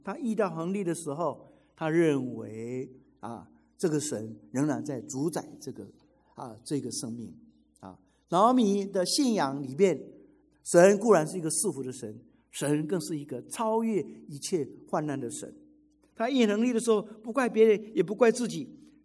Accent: Nantou County, Taiwan; 台湾南投人，家世清寒，唯以清白自傲

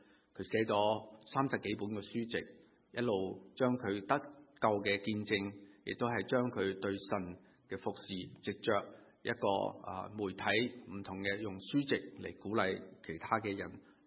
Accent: China; 我们中国人或者是其他一些古时的其他的智者的教导都很相似。

